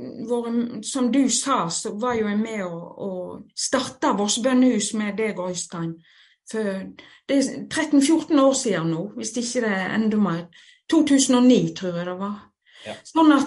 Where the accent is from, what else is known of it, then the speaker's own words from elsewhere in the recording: Voss, Vestland, Norway; jeg er jo ifra Voss. Jeg har bodd mesteparten av livet mitt på Voss.